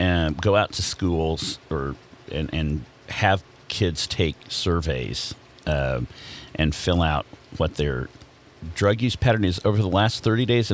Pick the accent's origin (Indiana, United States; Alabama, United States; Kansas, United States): Kansas, United States; Certainly, I grew up in Western Kansas, and most of my friends were big drinkers.